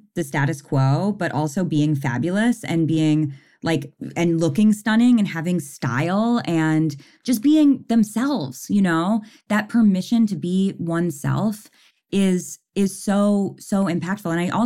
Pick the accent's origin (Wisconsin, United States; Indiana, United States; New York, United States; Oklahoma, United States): New York, United States; New York City; But I grew up in New York City, and I am very grateful for having been exposed to lots of different types of people from the time I was really young.